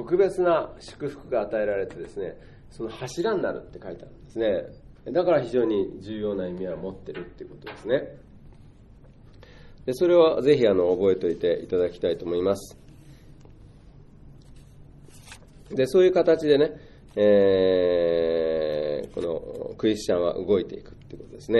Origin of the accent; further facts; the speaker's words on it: Tokyo, Japan; also born or lived in Kobe; 私は神戸で生まれてね、で、まあ、ほとんど東京育ちですけれど、まあ、故郷といえば神戸かなっていう感じもするわけですね。